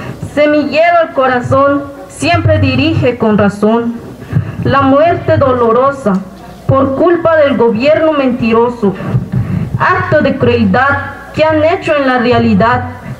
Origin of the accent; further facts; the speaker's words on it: Chiapas, Mexico; Yo vengo del Caracol 3, La Garrucha, zona selva central